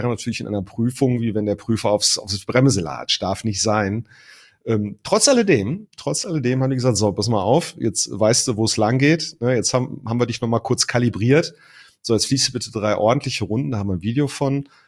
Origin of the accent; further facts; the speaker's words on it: North Rhine-Westphalia, Germany; wie man das bei uns im Ruhrpott sagt